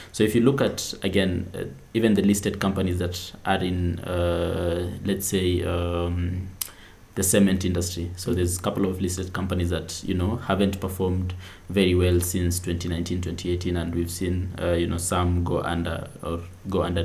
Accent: Kenya; I'm optimistic still as a Kenyan

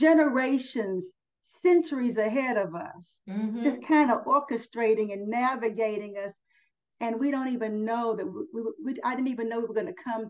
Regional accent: United States; being that I'm an American.

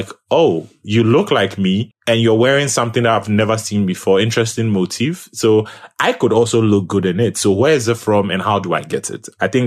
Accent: Ghana; accent: Ghanaian; But at least through my, you know, my accent and, you know, certain things, the way I'll contribute to certain conversations, yes, you can tell this person is probably Ghanaian, but visibly, no.

